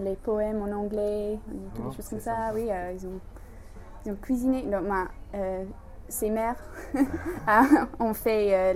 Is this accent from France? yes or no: no; Guernsey; French is a second language; je suis rentrée chez moi à Guernesey pour faire le projet de l'université, voir ma famille et mes amis.